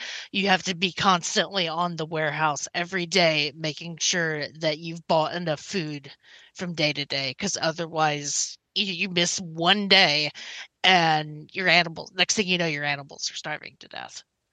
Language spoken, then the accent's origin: English; Kansas, United States; See, I'm from Kansas. That's the only sex ed we get.